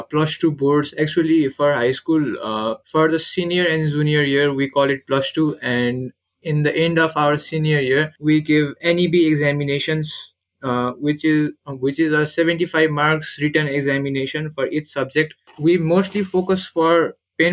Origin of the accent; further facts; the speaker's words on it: Nepal; I'm from Nepal. Right now I'm in the capital city of Nepal, Kathmandu, and currently I'm a high school senior.